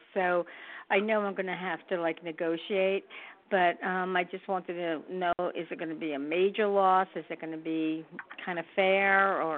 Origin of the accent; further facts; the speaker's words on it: New York, United States; now in Philadelphia, United States; Well, I'm really a New York, Long Island girl, but I moved to Pennsylvania.